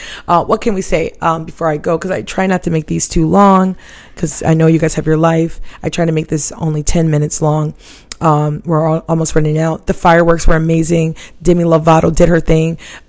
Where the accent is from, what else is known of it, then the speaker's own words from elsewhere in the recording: Hawaii, United States; Like, growing up in Hawaii, like, the struggle's real, okay? I mean, let's not negate the fact that, you know, we speak broken English in Hawaii.